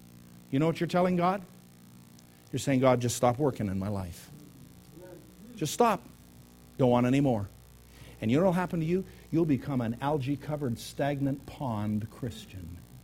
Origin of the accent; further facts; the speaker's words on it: United States; And by the way, since I'm an American, I'm going to make twice the mess that I need to.